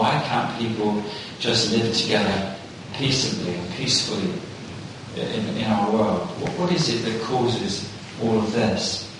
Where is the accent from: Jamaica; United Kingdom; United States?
United Kingdom; Plymouth, South West England; Growing up in Plymouth, of course, one of the great naval towns